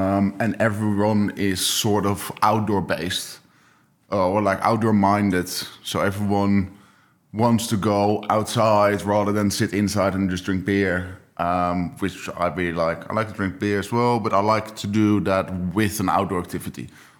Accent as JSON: {"language": "English", "country": "Netherlands", "tie": "born or raised there", "second_language": "English", "said": "I'm not officially from Amsterdam. I grew up in the middle of the country, where it's like a nice nature, like a quiet town, nice to grow up but not so much to do, and we always ride bikes there."}